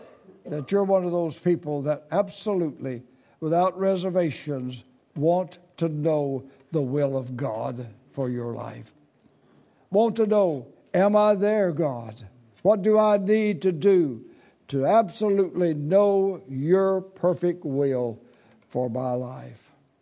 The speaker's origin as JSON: {"language": "English", "region": "Arkansas", "country": "United States", "tie": "born or raised there", "said": "I grew up in Arkansas, as you know, and we lived on a country road off of the main highway, 67."}